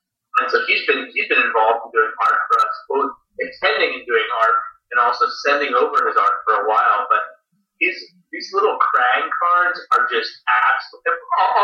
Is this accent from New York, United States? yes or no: yes; New York, United States; no, actually, we're from Queens.